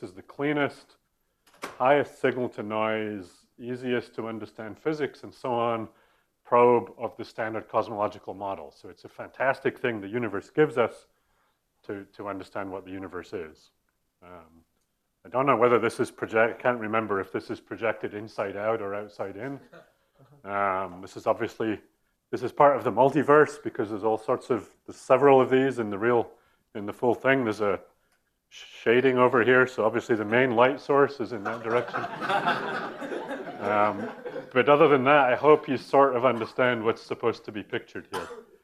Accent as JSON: {"language": "English", "country": "Canada", "said": "I am Canadian"}